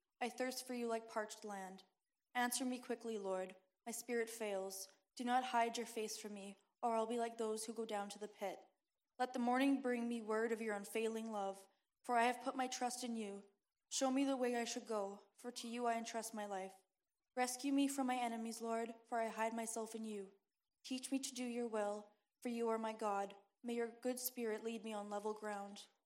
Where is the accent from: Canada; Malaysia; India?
Canada; Warman, Saskatchewan; I'm 20 years old, and I am from Warman, Saskatchewan. I grew up in a loving, stable Christian home.